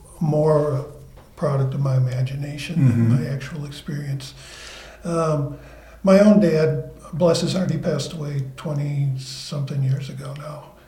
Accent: Wisconsin, United States; moved away as an adult; also born or lived in Chicago; I was born in Chicago. I grew up in Wisconsin, and we moved. I always wanted to move out west, and finally had the opportunity in 2002, when I took a job with the USDA.

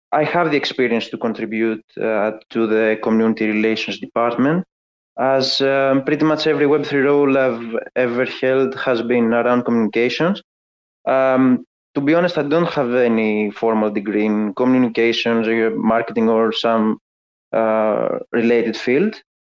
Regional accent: Greece; English is a second language; I'm from Greece

